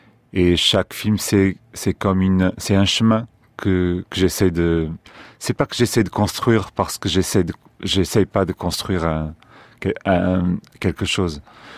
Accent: Portugal; Je viens du Portugal

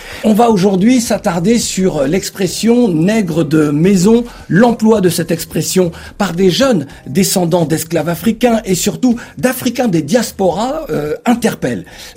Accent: Bondy, Île-de-France, France; ça m'a fait mal au cœur lorsque j'ai vu que ma cité de Bondy avait été rasée.

